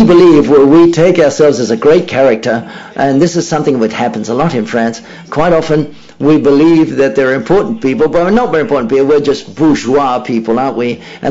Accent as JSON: {"language": "English", "country": "Mexico", "said": "I come from Mexico, and we've also got great problems in Mexico as well."}